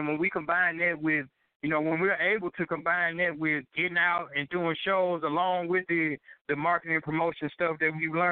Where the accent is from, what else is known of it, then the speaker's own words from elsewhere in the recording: Louise, Mississippi, United States; now in Jackson, United States; You know, I'm not originally from Jackson. You know, I'm actually from Louise, Mississippi, which is a town in the Delta, you know what I'm saying?